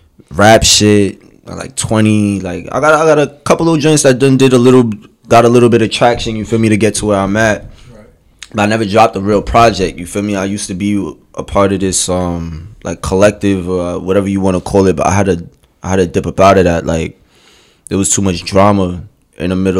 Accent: Brooklyn, New York, United States; So I'm originally from Sunset Park.

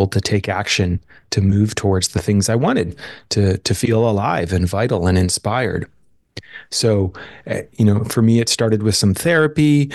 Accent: United States; So I was raised here in the States in a pretty kind of lower middle class

